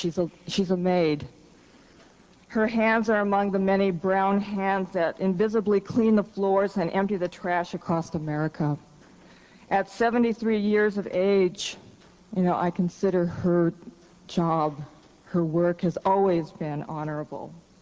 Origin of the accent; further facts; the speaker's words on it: Washington, United States; I'm a Spokane. I'm from Washington State.